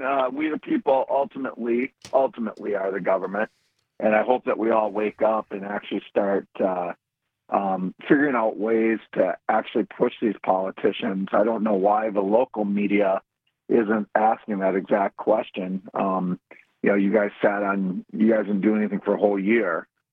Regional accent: Wisconsin, United States; So I can actually hear it from Wisconsin. And I'm actually from Wisconsin. I have family there that I really care about.

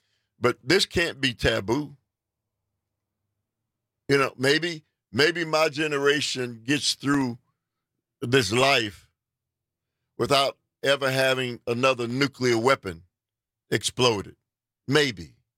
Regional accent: United States; I'm an American just like you are.

